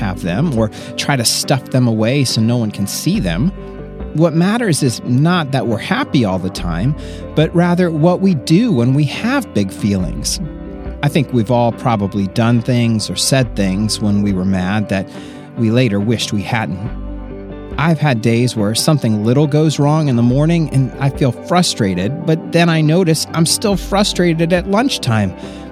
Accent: Florida, United States; I told you before that I grew up in Florida, and I checked the weather forecast for my old hometown.

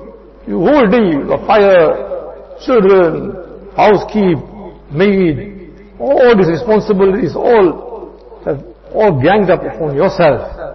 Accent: Musgrave, KwaZulu-Natal, South Africa; I come from a big family also. I'm from Musgrave, you know.

